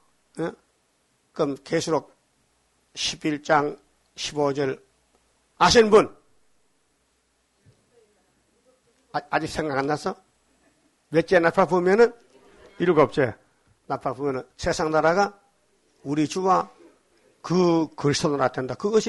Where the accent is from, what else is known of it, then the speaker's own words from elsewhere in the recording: South Korea; 그 서양 사람은 빵을 주식이지 우리는 한국 사람은 밥 먹잖아